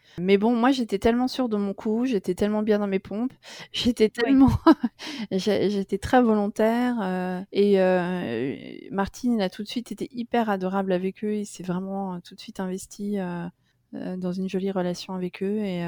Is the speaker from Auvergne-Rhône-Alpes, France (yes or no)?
no; Paris, Île-de-France, France; Moi, je suis rentrée à Paris, parce que je suis originaire de Paris.